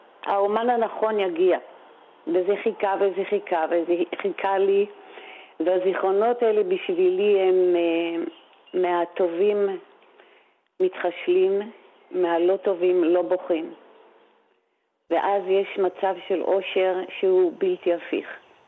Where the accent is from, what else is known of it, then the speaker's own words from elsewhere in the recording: Haifa, Haifa District, Israel; בחגיגות עצמאות בחיפה, ופשוט הרקדתי תוך כדי שירה